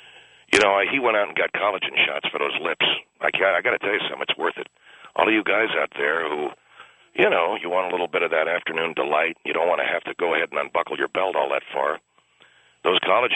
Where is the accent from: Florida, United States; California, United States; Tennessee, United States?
California, United States; Appleton; Well, Appleton's where I'm from. I'm from Appleton, California. And it is the apple capital of California, believe it or not. And apples everywhere. It was a wonderful place to grow up.